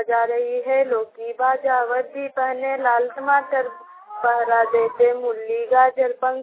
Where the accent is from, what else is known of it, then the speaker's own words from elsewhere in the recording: Jharkhand, India; अटनाटन की रहने वाली हूँ, जिला बोकारो।